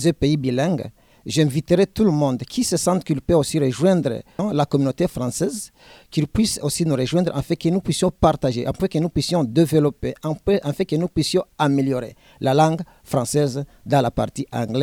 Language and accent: French; DR Congo; moved away as an adult; now in Uganda; Je suis Congolais de nature, par nationalité.